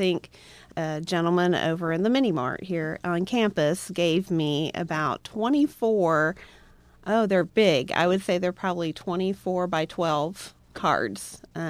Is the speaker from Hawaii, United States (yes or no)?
no; Liberty, Indiana, United States; A good friend of mine, back in my hometown of Liberty, Indiana